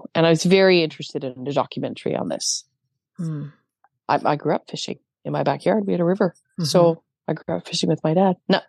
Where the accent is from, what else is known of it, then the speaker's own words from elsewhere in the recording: Canada; I'm Canadian. Listen to me. I'm clearly Canadian.